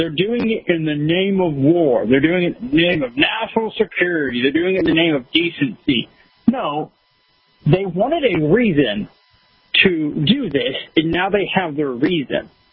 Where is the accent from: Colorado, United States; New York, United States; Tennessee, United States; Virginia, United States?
Virginia, United States; born there; also born or lived in Georgia; Like, my parents are from here. I was born in Virginia. I moved back and forth.